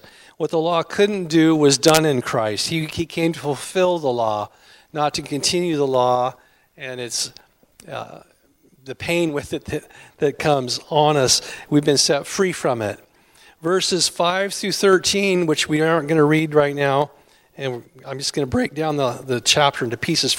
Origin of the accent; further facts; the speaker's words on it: Seaside, Oregon, United States; born there; I'm sorry, I was born in Seaside, Oregon, and everybody around me was loggers, longshoremen, and fishermen